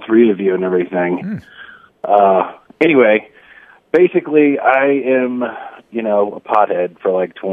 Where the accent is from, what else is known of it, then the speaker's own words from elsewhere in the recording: Boulder, Colorado, United States; Not really. I mean, I grew up in Boulder, so.